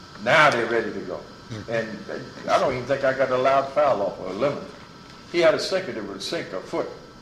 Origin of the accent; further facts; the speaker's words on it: Montgomery, Alabama, United States; when I went back to Alabama, they didn't even know I was from Alabama, Montgomery.